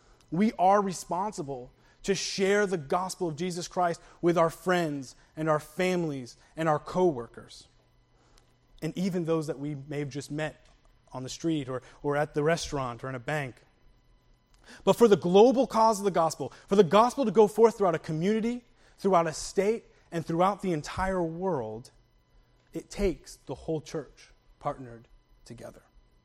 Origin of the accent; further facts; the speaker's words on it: New England, United States; Now, I'm a Yankee from New England, and that's how I would say it, right? I would say, "you all."